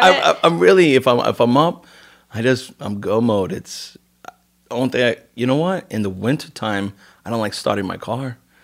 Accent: Queens, New York, United States; Growing up in Queens, it was rough. It wasn't like, oh, pretty Queens.

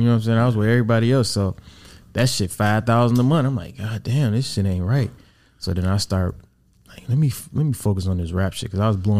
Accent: Pontiac, Michigan, United States; my dad was, like, a engineer in my hometown, Pontiac.

